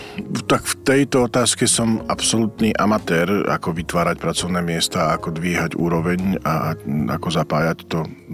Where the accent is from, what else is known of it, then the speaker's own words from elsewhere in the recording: Michalovce, Košice Region, Slovakia; minimálne v mojom rodnom meste, Michalovciach